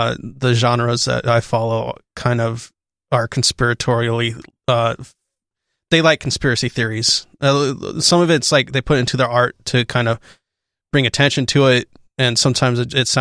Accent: Washington, United States; Yeah, I'm from the Eastern Washington, so it's very white over there. And it's being near Coeur d'Alene, it was infamous for its white nationalist rallies.

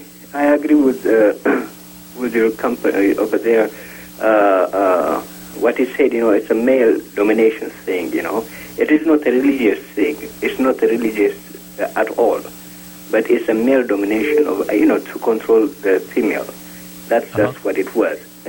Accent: Ethiopia; I'm from Ethiopia.

